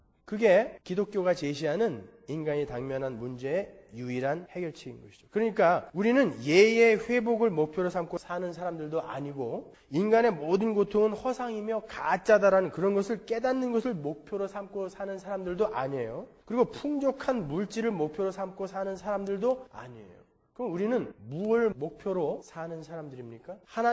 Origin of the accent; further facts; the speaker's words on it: Pyeongtaek, Gyeonggi Province, South Korea; now in United States; 저한테 물어봐서 평택입니다. 당당하게.